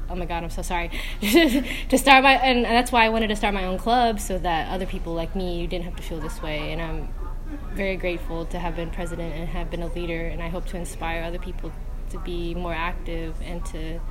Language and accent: English; Kansas City, Missouri, United States; My experience here was very tough because I'm from Kansas City, and when I came out here, there was very lack of diversity.